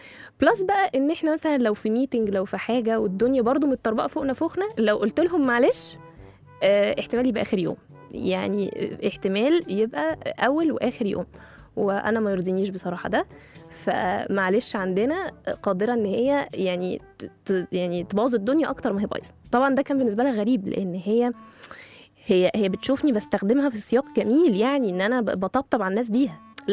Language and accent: Arabic; Egypt; ولان احنا كمصريين عندنا حب رهيب لنقل الثقافات